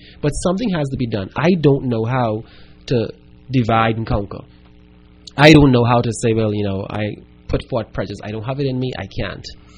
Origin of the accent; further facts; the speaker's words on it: Bahamas; Where my friends from then to now are Haitian Bahamian, Jamaican Bahamian, Chinese, full-blood Bahamians like my family, persons from all over.